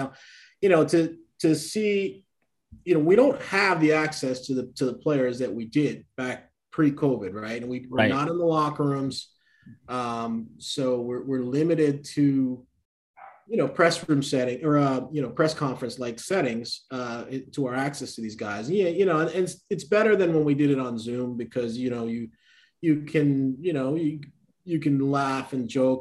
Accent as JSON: {"language": "English", "country": "Jamaica", "moved": "yes", "lives_now": "United States", "said": "I came from the West Indies. I come from Jamaica and we don't have ice in Jamaica."}